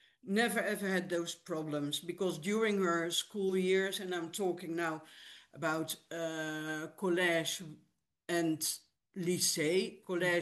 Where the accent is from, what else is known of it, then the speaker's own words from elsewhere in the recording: Rotterdam, South Holland, Netherlands; that was in Rotterdam, and I'm originally from Rotterdam. So, and my mom still lives in Rotterdam.